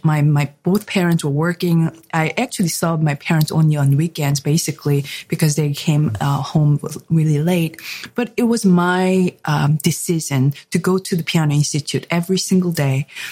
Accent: South Korea; English is a second language; my both parents worked, which I grew up in Korea.

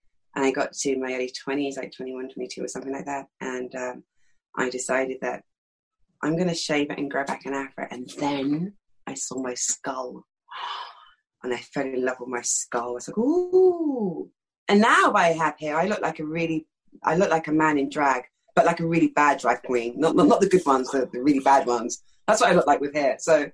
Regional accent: London, United Kingdom; I'm from East London. This accent's totally affected. I grew up speaking like that, do you know what I mean? That's how I grew up speaking.

